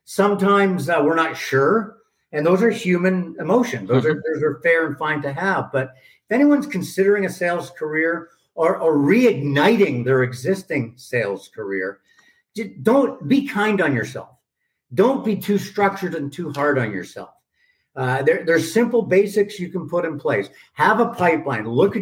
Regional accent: Scotland, United Kingdom; I'm from Scotland, Lottie.

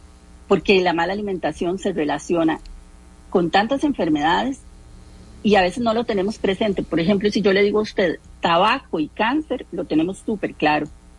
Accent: San José, Costa Rica; yo soy costarricense, ¿verdad? Nací aquí en San José.

